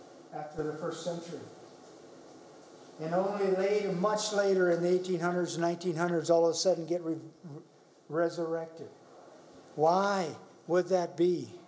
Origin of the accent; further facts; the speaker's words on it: Belize; It was a whole lot more prevalent down there where I grew up in Belize.